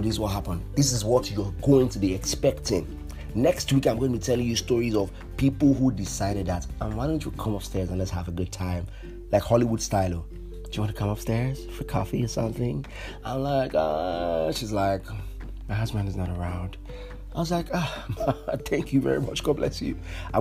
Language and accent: English; Port Harcourt, Rivers, Nigeria; accent: Port Harcourt; You know, now Port Harcourt, we get ginger. I shout, I give him my Port Harcourt accent.